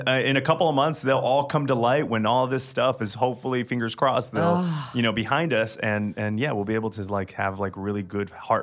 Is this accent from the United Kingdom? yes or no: no; United States; moved away as an adult; I know as an American living in your guys' country, I feel a certain way and a certain responsibility that needs to be said.